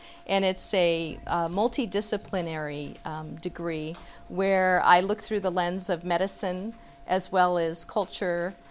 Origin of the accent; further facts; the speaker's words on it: Santa Clara, California, United States; now in Portland, United States; I'm from Portland, Oregon, but I was born and raised in Santa Clara, so I am a local. I've been up in Portland now for 20 years